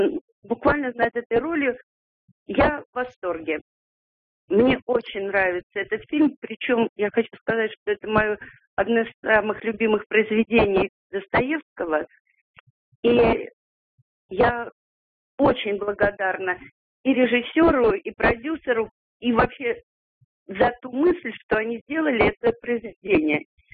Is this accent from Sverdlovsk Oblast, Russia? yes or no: no; Saint Petersburg, Russia; я из Петербурга.